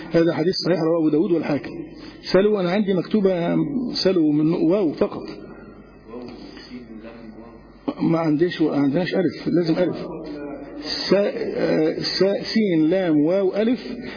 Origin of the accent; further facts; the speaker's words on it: Egypt; عندنا في مصر